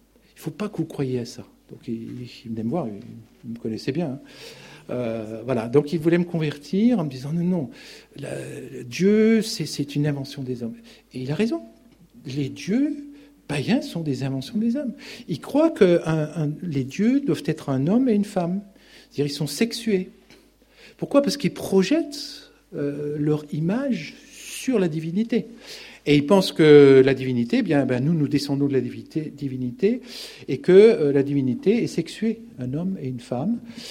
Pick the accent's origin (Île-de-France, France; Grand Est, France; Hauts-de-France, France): Grand Est, France; Bon, vous savez, moi je viens d'Alsace, il n'y a pas de libres penseurs là-bas, c'est en haut à droite, c'est connu.